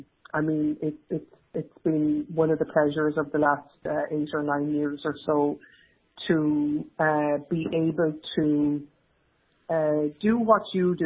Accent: Arklow, Leinster, Ireland; When I was a child growing up in Arklow, County Wicklow, my mother hosted a weekly slot on the local radio station in Arklow

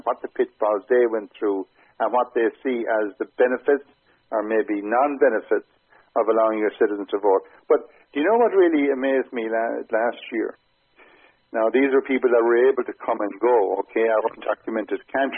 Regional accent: Ireland; But we are Irish no matter what happens. We're Irish. And we call Ireland home.

